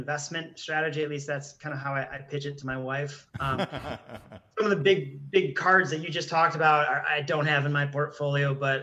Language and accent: English; Michigan, United States; So I grew up in Southeast Michigan, so I'm a Detroit guy.